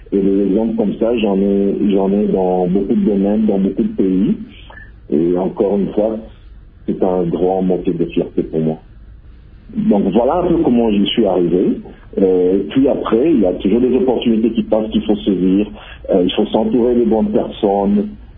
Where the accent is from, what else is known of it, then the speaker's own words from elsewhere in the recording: DR Congo; born there; Je ne me considère pas comme un visiteur en RDC, et le fait de savoir au Congo, qui est ma terre natale, qui est la terre de mes ancêtres, la terre de mes enfants